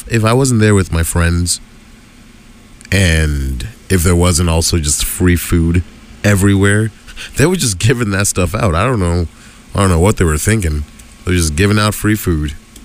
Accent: Houston, Texas, United States; See, I'm from Houston, Texas.

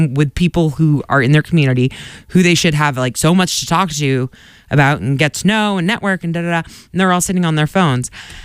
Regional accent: Boston, Massachusetts, United States; obviously I was from Boston.

